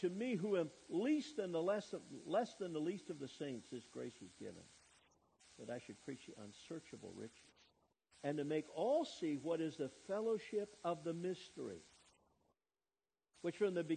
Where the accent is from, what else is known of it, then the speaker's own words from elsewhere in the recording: Cottage Grove, Wisconsin, United States; I grew up in near Madison, Wisconsin, eventually Cottage Grove, and we had a little town.